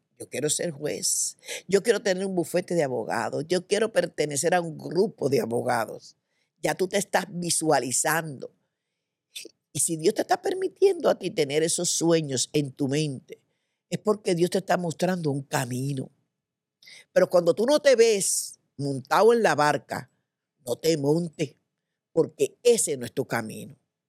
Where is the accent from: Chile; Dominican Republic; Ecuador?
Dominican Republic; Cuando yo me criaba en mi país, en República Dominicana, uno de mis hobbies era la lectura.